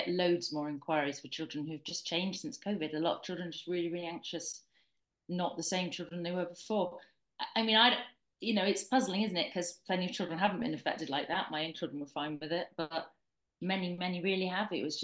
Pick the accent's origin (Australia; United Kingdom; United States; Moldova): United Kingdom; Bournemouth, South West England; I'm originally from Bournemouth